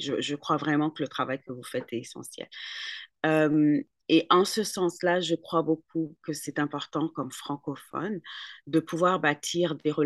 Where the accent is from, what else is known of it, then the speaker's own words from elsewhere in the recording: Niger; J'ai vécu au Niger, j'ai grandi au Niger. Ma grand-mère, donc moi j'ai grandi dans les années 90.